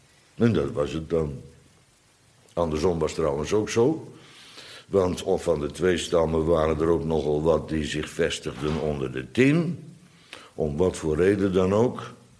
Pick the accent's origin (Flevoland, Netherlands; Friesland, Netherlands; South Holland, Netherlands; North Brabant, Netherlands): South Holland, Netherlands; Bodegraven; ik kende trouwens vroeger in Bodegraven, waar ik opgegroeid ben